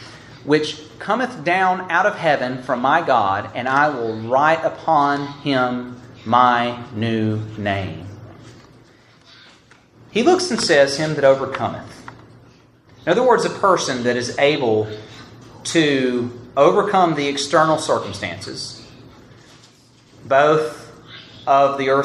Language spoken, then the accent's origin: English; Alabama, United States; Now, sometimes people tell me that I don't sound like I'm from Alabama